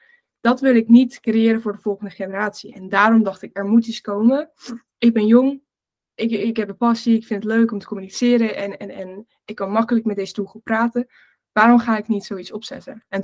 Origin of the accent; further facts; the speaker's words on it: Zoelen, Gelderland, Netherlands; Ik ben 22 jaar oud en ik kom uit Gelderland. Heel klein plekje, Zoelen. Super weinig in bewoners, dus niemand kent het eigenlijk.